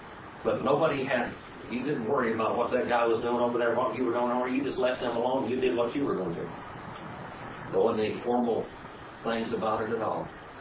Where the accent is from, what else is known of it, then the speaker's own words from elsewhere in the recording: United States; I can't explain it to you, but I'm an Indian. And Indians do things and think of things a whole lot different than white people do.